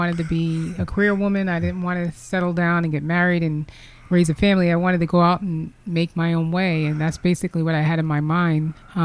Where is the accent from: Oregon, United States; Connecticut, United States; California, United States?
Connecticut, United States; Groton; also born or lived in Newport; My father was in the Navy. He was a military man. So although I was born in Newport, we didn't grow up there. We visited there because our cousins stayed there, but we grew up in Groton because Groton is a military town.